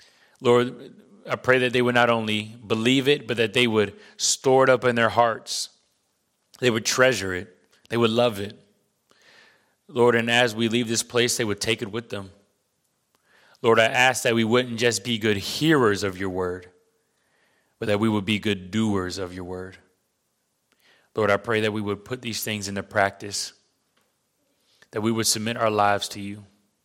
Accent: Virginia Beach, Virginia, United States; Maybe if you're like me, I grew up in Virginia Beach.

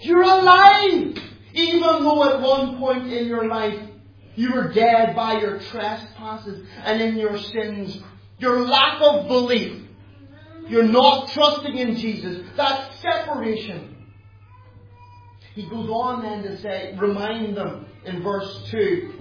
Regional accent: Ireland; because I'm an Irish man, and people always think I'm a bit wild.

